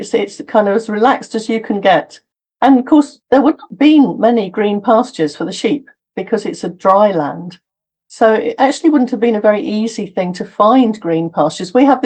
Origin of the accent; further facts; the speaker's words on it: South West England, United Kingdom; I haven't, although growing up in Cornwall as I did, see a lot of sheep.